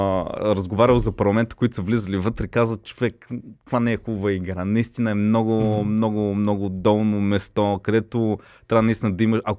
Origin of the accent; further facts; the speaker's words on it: Kardzhali, Kardzhali Province, Bulgaria; и аз съм от Кърджали.